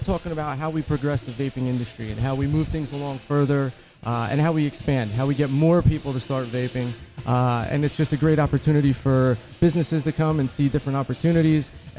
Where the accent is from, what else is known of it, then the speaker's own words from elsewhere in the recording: New Jersey, United States; Not at all. Not at all. I'm originally from New Jersey.